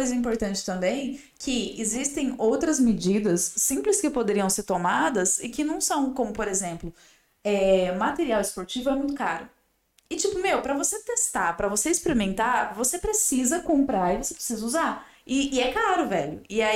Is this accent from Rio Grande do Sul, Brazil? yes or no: no; Barreiras, Bahia, Brazil; born there; nasci no Agreste baiano. Eu tô mais perto de Brasília, a minha cidade, do que de Salvador. Pra eu sair de Barreiras, que é a cidade onde eu nasci, até Salvador, são 4 horas e 40.